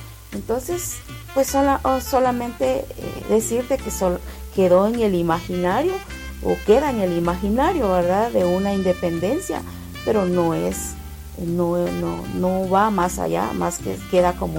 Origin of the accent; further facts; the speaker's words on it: Guatemala; como guatemaltecos, estamos conscientes